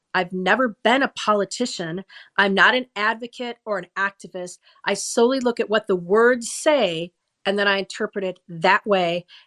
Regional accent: Wisconsin, United States; So my credentials start with I was born and raised in Wisconsin

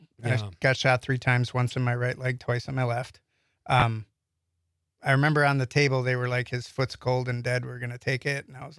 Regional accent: Shiocton, Wisconsin, United States; I grew up in Shiocton on the Wolf River. You know, I grew up hunting and fishing with my dad and two older brothers and a twin sister.

